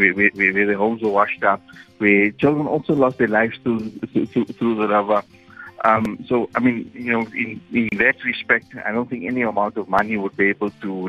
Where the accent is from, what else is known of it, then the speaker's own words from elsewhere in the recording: South Africa; We've got lots of work as South African citizens of not just Alexandra or Johannesburg, but as citizens of South Africa.